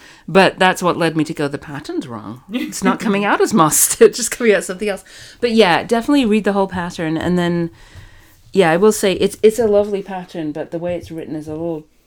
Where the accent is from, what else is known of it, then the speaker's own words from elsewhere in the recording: England, United Kingdom; now in United States; As you know, I am British and I learned to knit in England, and then I moved here, and I've been more than half my life over here